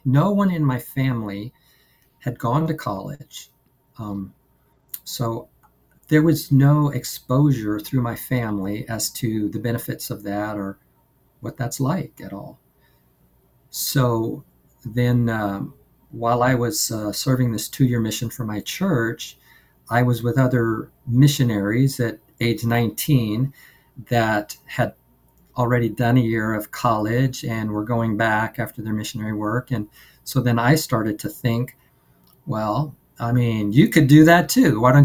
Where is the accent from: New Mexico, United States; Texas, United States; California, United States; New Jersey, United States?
Texas, United States; San Antonio; So I grew up in San Antonio area, so I'm native Texan